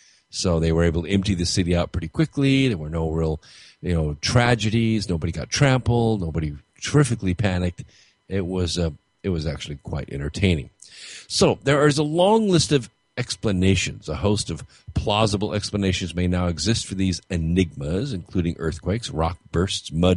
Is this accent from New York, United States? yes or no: no; California, United States; If I came from Southern California, which I happen to, I was up in Virginia late last year.